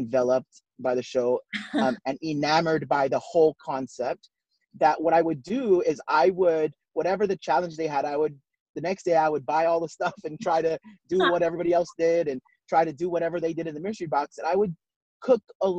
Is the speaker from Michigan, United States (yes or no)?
no; Hawaii, United States; I grew up in Hawaii, small town on the north shore of Oahu.